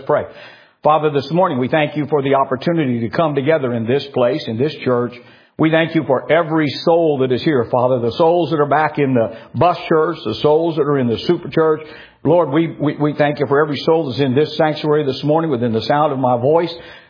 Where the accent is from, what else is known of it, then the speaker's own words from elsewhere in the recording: Illinois, United States; I grew up in Illinois, so I'm familiar with some of that.